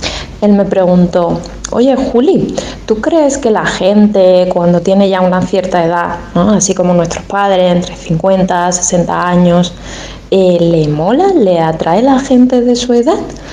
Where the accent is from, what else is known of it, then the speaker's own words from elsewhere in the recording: Málaga, Andalusia, Spain; de Málaga.